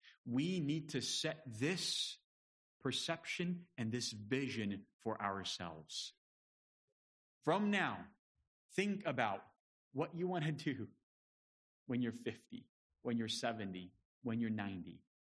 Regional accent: Romania; moved away; Că și noi suntem români veniți din România în altă țară.

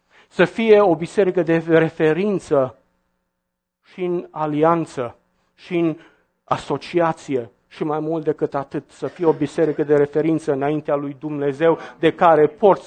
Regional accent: Romania; eu sunt român. Eu mi-s din frunce și nu sunt perfect

